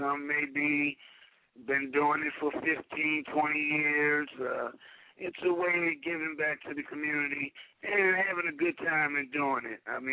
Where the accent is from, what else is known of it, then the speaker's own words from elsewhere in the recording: Washington, District of Columbia, United States; And we're all from Washington, D.C.